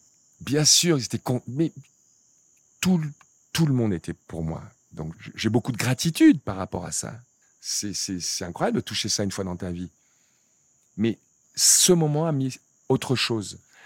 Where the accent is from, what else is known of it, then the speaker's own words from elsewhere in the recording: Cameroon; Enfin, moi, je viens d'un petit village du Cameroun, quoi. Où on n'avait pas de quoi me payer ma première raquette.